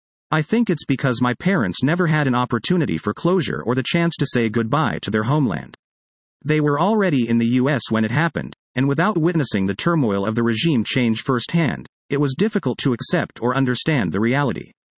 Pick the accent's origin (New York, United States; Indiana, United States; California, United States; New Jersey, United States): California, United States; Los Angeles; first language Persian; Eventually they all came to Los Angeles, where I was raised and immersed in the Iranian Jewish community, affectionately known as Taranjalis. My first language was Farsi, or Persian.